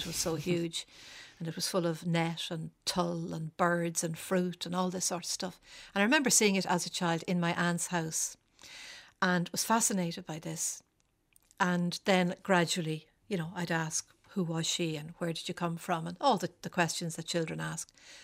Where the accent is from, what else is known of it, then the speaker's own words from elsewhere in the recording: Dublin, County Dublin, Ireland; I grew up in Clontarf Park, just off Vernon Avenue.